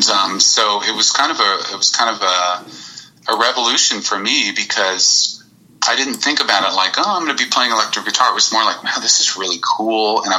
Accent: Austin, Texas, United States; of course, huge … fan growing up in Austin.

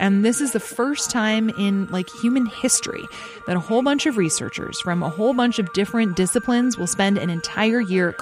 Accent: Alaska, United States; I was going to say, I grew up in Alaska, and so like 20 below, like that's not bad at all.

